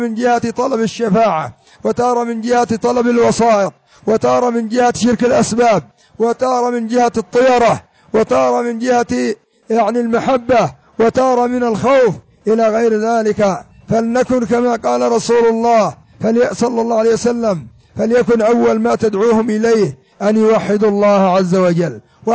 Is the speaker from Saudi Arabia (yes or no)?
no; Yemen; كثير من الناس عندنا في اليمن هذا من المصلين